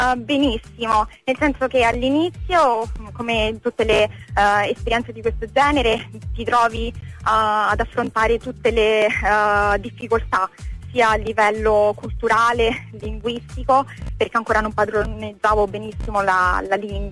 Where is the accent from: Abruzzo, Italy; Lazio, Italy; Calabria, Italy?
Lazio, Italy; la Tussa, che è la terra in cui sono cresciuta, e nel Lazio